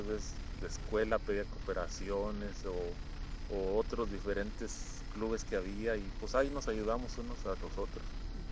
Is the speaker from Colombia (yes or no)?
no; Ejido El Porvenir, Baja California, Mexico; Nací en Ensenada, pero nomás nací y criado aquí en el Ejido El Porvenir toda mi vida.